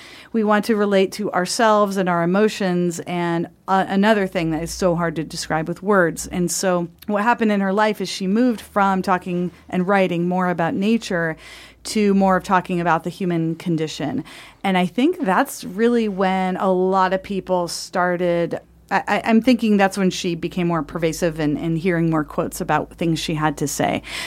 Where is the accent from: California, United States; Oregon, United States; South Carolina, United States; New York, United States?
Oregon, United States; La Grande; And I know you are from Bend. I'm from La Grande.